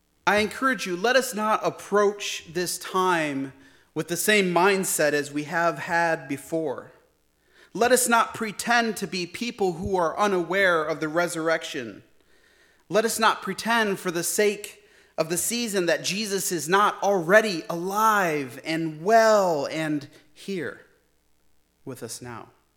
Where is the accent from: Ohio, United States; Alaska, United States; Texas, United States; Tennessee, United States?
Ohio, United States; Toledo; Since I grew up just outside of Toledo and actually just kind of south of Detroit